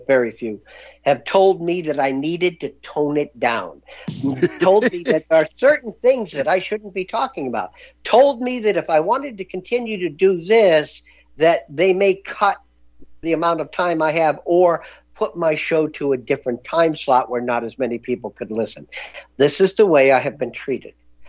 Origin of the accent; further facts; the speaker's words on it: Ohio, United States; I grew up in Ohio, and Ohio is a pretty integrated state.